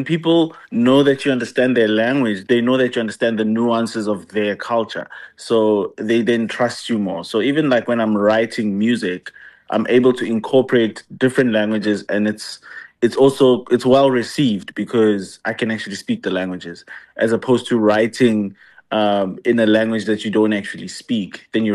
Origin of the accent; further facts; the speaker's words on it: Graskop, Mpumalanga, South Africa; I grew up in Graskop, which is in Mpumalanga. Yeah, and I was like, yeah, I'm a post-democracy baby. I was born in 1994, so I'm quite young.